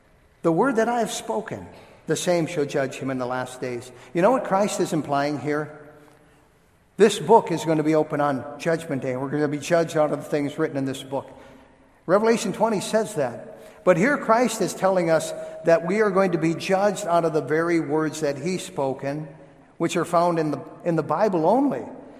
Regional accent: Grand Forks, North Dakota, United States; born there; Imagine rigging the town you were born in. I was born in Grand Forks and I had nothing to do with that.

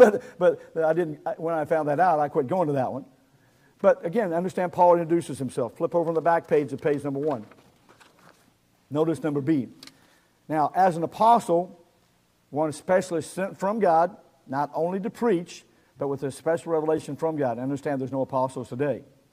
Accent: Secaucus, Missouri, United States; I grew up in Secaucus, Missouri.

